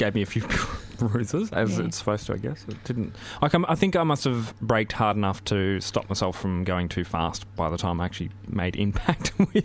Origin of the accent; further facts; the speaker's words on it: Australia; realised that I was from Australia